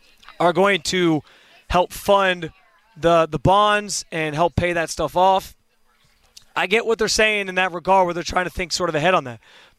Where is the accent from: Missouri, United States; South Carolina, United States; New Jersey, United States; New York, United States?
New York, United States; growing up in Western New York, I went to plenty of Bills games growing up.